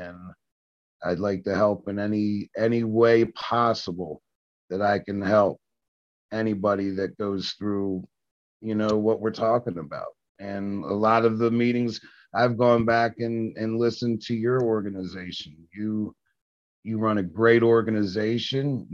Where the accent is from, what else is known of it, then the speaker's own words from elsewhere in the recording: Washington, District of Columbia, United States; I grew up in Southeast DC. I didn't get out of the ninth grade before they finally just said, hey, we want them out of schools.